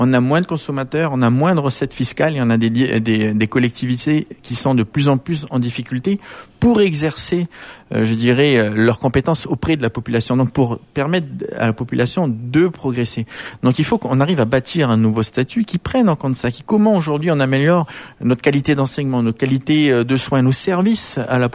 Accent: New Caledonia; On est Calédonien et on doit être fier d'être Calédonien.

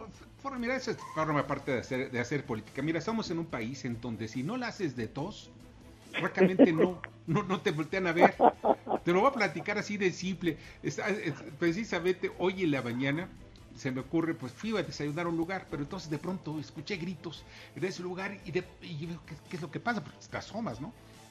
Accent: Mexico; así somos los mexicanos, nos gusta hacerla de jamón.

